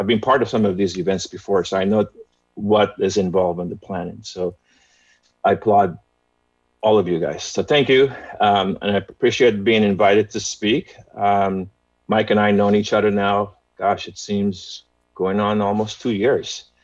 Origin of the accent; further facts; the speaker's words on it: Guyana; So my experience, I was born and raised in Guyana. Guyana is a small country in South America, on the tip of South America.